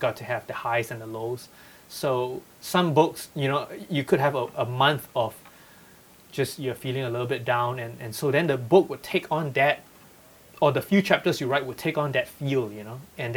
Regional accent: Malaysia; now in United States; it's essentially a collection of short stories from growing up in Malaysia.

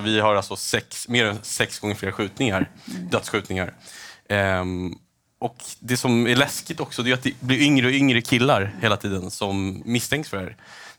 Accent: Stockholm, Stockholm County, Sweden; som svensk och som stockholmare så är man ju förfärad över liksom det som sker i stan och i landet.

